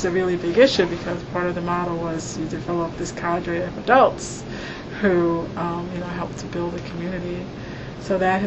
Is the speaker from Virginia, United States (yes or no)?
no; New York City, New York, United States; I mean, I grew up in Harlem, but I haven't lived here for a very long time.